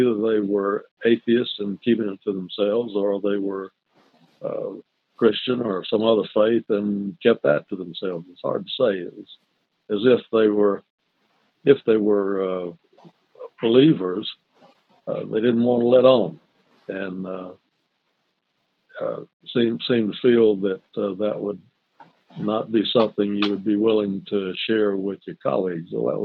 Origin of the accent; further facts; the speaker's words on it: Winnsboro, South Carolina, United States; also born or lived in Savannah, Georgia; I was born in Savannah, Georgia. My dad was a Presbyterian minister. And when I was young, about 2 years old, we moved to Winnsboro, South Carolina, and I grew up in the Presbyterian manse.